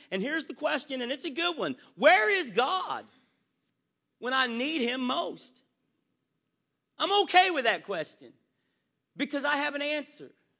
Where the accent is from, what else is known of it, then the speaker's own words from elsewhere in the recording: Florida, United States; We're visiting from Florida.